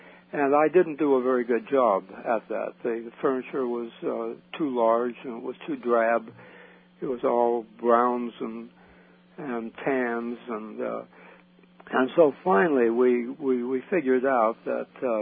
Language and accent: English; Sacramento, California, United States; And occasionally I got weekend passes and went back to my hometown, Sacramento, and there I met Yvette.